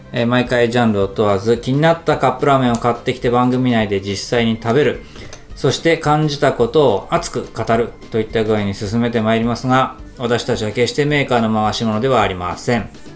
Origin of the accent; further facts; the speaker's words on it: Nagoya, Aichi, Japan; ほら我々も名古屋出身なんで